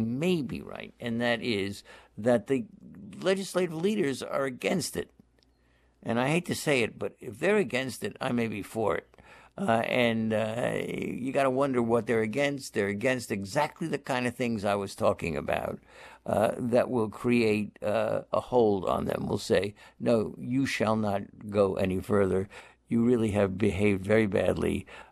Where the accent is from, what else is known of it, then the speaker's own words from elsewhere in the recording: Massachusetts, United States; I have it in my home state of Massachusetts.